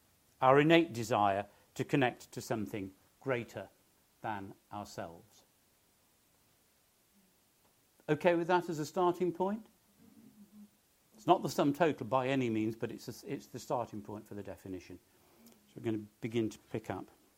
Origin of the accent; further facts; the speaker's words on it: Nottingham, East Midlands, United Kingdom; I was brought up in Nottingham, in the area of Nottingham that not only … also at the time had the highest crime rate in the UK.